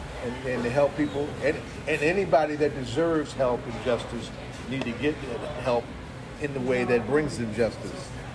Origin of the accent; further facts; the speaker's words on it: New Jersey, United States; A lot of folks are from Philly. I'm from Jersey and whatnot.